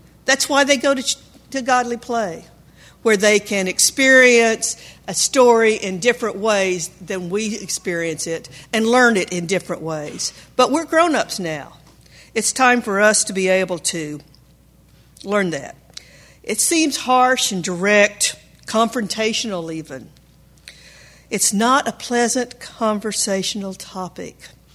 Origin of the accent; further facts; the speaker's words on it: Oklahoma, United States; about God was in the middle of the 20th century in southeastern Oklahoma in a Southern Baptist church. I grew up memorizing scripture in the King James Version.